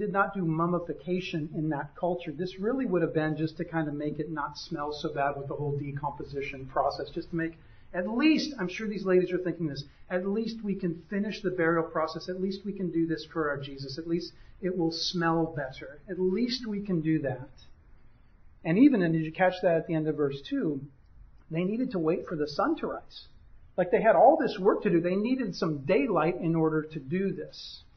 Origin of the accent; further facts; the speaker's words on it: United States; No, actually, thank you for asking, but no, I'm an American, no.